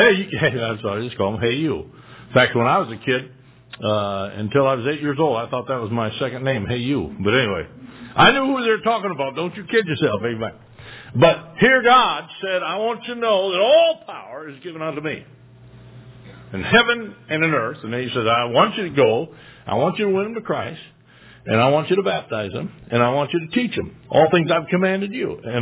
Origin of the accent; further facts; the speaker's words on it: United States; it's always nice to know that I am an American citizen